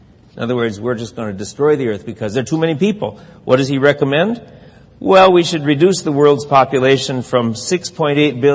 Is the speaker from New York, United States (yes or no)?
no; Wisconsin, United States; When I was growing up in Wisconsin, if I saw that thing, I would have called it a minnow.